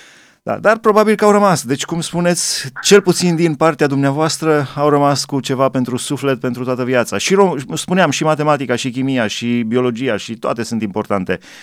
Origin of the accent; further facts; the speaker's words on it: Alba Iulia, Alba County, Romania; i-am crescut la Alba Iulia